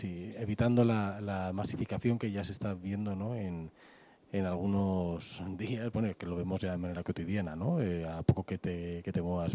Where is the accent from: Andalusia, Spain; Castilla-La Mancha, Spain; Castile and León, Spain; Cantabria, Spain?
Castile and León, Spain; Burgos; also born or lived in Madrid; Familia es asturiana. De Burgos, sí, sí. ¿No? Yo nací en Madrid un poco por accidente, pero bueno, se me puede considerar, si queréis, del norte.